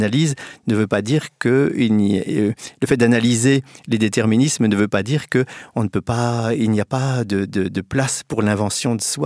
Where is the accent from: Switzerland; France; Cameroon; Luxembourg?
France; Reims, Grand Est; born there; où je suis né, à Reims, dans les années 50